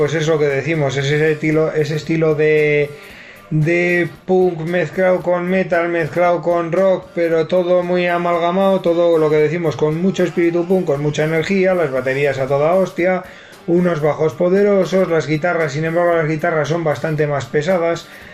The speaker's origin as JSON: {"language": "Spanish", "region": "La Rioja", "country": "Spain", "accent": "Riojano", "said": "por no hablar catalán con acento riojano, porque además tengo el acento cerrado y cada día que pasa, en vez de tener menos acento, tengo más."}